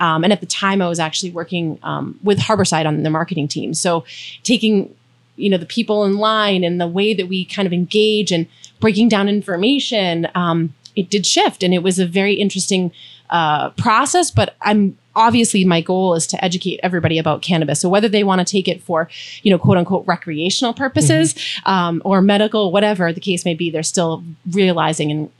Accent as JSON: {"language": "English", "region": "Massachusetts", "country": "United States", "said": "I'm from the South Shore, so I'm an ocean level girl, right?"}